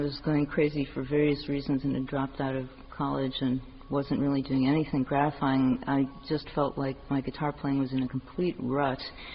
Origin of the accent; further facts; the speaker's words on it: Chicago, Illinois, United States; I'm from Chicago